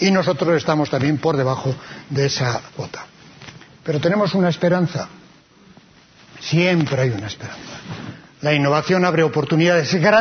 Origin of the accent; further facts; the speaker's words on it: Bilbao, Basque Country, Spain; Porque somos de Bilbao y eso cualifica.